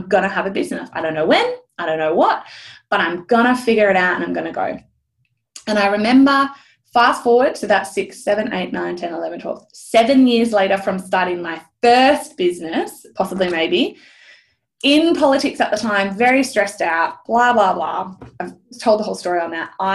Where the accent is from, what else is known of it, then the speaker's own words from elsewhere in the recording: Australia; This is all Australian numbers. I'm not US, I'm Australian.